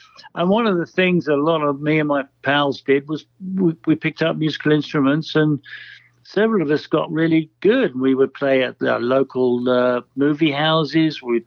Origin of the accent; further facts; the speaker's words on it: London, United Kingdom; accent: Cockney; because a lot of London was bombed, or the East End where we came from. I'm a Cockney, true Cockney.